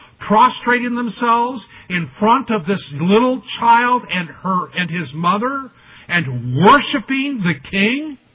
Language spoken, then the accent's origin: English; Washington, District of Columbia, United States; I grew up in Washington, D.C., or just outside.